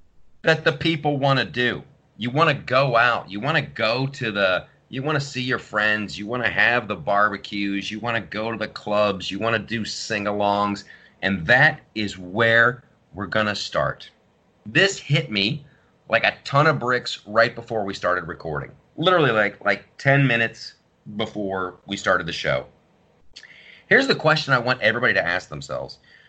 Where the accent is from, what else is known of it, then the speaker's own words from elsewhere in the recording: Columbus, Ohio, United States; I grew up in Columbus, Ohio, but you guys knew that.